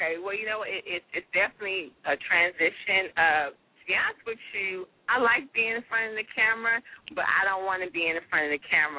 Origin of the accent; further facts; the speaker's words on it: Los Angeles, California, United States; Born and raised in South Central.